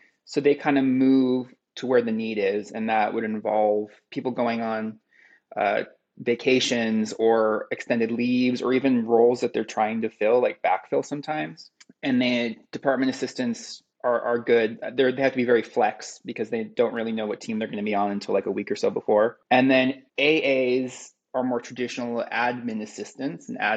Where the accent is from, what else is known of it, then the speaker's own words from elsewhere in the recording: Encino, California, United States; also born or lived in Palm Springs; Originally, I'm from Palm Springs, but I always feel weird saying I'm from there because I have no memories of that place. All my memories are here in LA. I grew up in Encino, which is very much classic LA Valley.